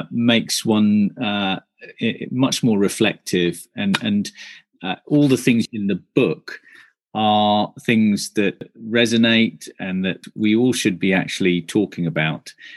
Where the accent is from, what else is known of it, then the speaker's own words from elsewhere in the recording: Sri Lanka; So I hail from Sri Lanka